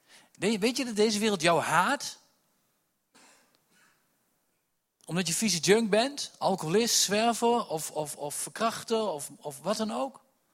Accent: Gelderland, Netherlands; accent: Achterhoeks; Ik ben Achterhoeker. Als de geest van God komt, dan komt hij hier in het Achterhoeks. In elke stamtaal, in elke, dus ook in het Achterhoeks. Dus ik moet gewoon in het Achterhoeks blijven spreken, want het is voor mij het makkelijkst.

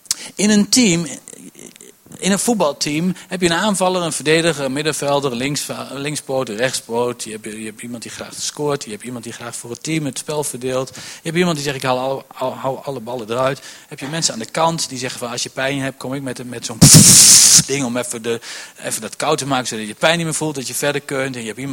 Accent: Netherlands; Ik ben Nederlander ook.

